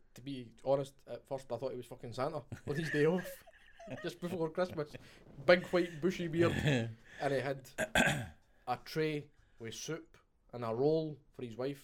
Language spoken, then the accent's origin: English; Scotland, United Kingdom; But the fact that we are Scottish